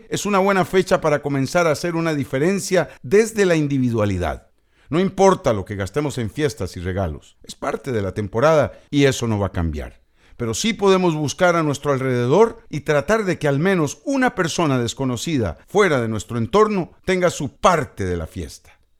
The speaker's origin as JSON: {"language": "Spanish", "country": "Costa Rica", "said": "La segunda es que como costarricenses, todos estamos en el mismo barco."}